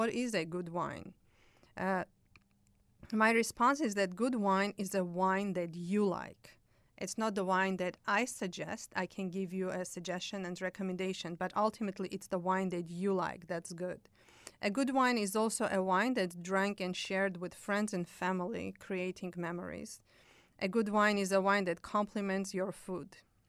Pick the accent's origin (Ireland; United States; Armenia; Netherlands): Armenia; I'm from Armenia and I love to eat and drink.